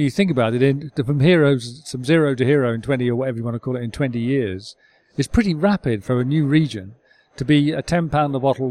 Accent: East of England, United Kingdom; But I grew up in Suffolk, which is the other side of England

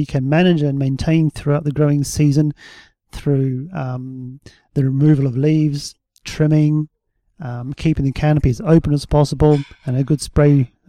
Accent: Kaikohe, Northland, New Zealand; I'm from Kaiko, slightly further inland.

